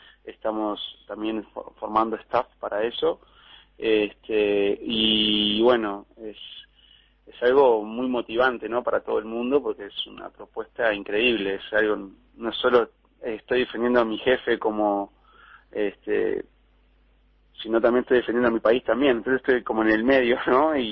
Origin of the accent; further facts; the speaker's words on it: Uruguay; Y yo soy uruguayo a muerte, amo mi país